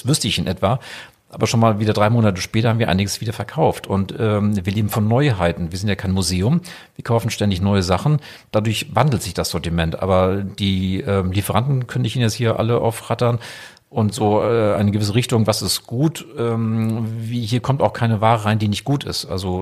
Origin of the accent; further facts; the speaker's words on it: Sylt, Schleswig-Holstein, Germany; also born or lived in Wiesbaden; ich selber geboren in Wiesbaden und dann gehöre ich halt zu der Familie. Das heißt, mein Vater wurde dann von meinem Onkel gefragt, ob er nach Sylt kommen könnte. Da sind wir 1984 nach Sylt gezogen